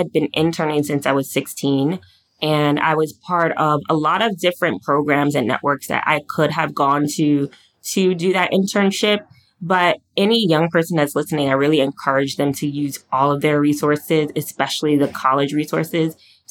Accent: Brooklyn, New York, United States; also born or lived in Greencastle, Indiana; And so I am from Brooklyn, but I went to college in Indiana, Greencastle, Indiana, small liberal arts school.

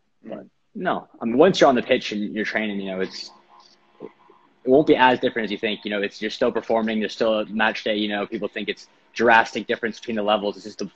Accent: St. Louis, Missouri, United States; Yeah, so obviously I was from St. Louis, so a lot of Midwest schools, kind of Big Ten type of schools.

